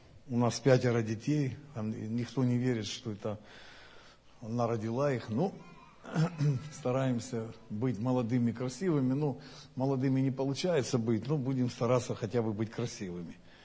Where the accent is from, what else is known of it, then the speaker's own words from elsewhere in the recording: Ukraine; я сам с Украины.